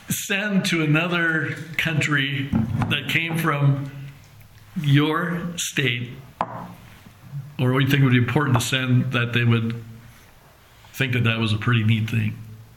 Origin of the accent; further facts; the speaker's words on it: Iowa, United States; I'm from Iowa. Maybe a Hawkeye would be on there or something, you know.